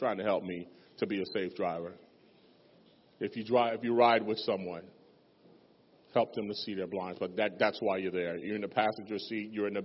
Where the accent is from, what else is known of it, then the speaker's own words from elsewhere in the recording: Cleveland, Ohio, United States; I can't change the former life I came from, the circumstances in which shaped my life growing up in Cleveland.